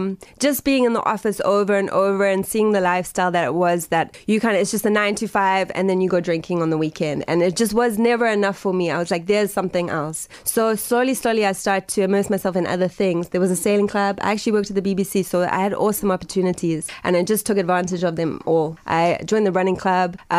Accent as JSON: {"language": "English", "town": "Durban", "region": "KwaZulu-Natal", "country": "South Africa", "tie": "born or raised there", "also_born_or_lived": "London", "moved": "as an adult", "said": "I was born in Pietermaritzburg, and I schooled in Kloof in Durban. And then, like many South Africans do, I moved to London."}